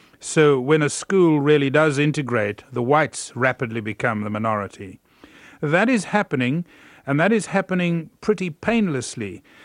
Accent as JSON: {"language": "English", "country": "South Africa", "said": "I can stand up and proclaim with pride that I am a South African."}